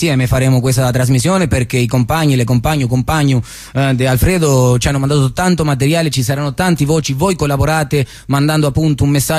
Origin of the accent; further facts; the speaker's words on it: Argentina; Io vi lascerò con alcune cose che appunto, no, vengono dall'Argentina, da dove vengo io.